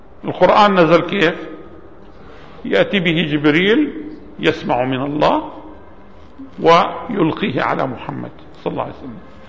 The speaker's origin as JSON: {"language": "Arabic", "country": "Jordan", "said": "عندنا في الأردن حفظه يمكن بلغ فوق 10,000 من الشباب الصغار."}